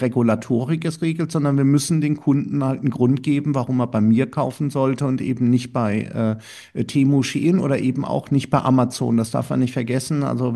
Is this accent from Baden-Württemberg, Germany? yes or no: yes; Karlsruhe, Baden-Württemberg, Germany; ich bin in der Nähe von Karlsruhe groß geworden